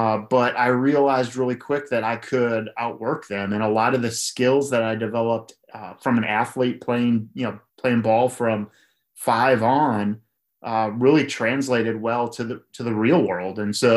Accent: Milwaukee, Wisconsin, United States; now in Charlotte, United States; I grew up in Milwaukee. So I moved down to Charlotte, North Carolina about 3 years after I started

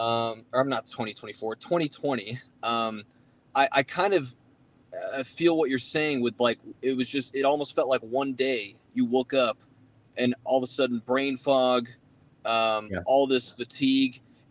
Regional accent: Phoenix, Arizona, United States; well, I grew up in the big city too, right? I grew up in Phoenix.

